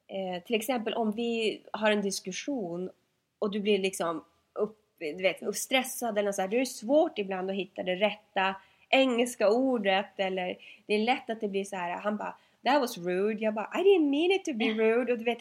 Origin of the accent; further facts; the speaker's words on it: Piteå, Norrbotten County, Sweden; Men du vet, jag kom från Pite, så det var bara så här, oh my god, de har liksom mer än en highway.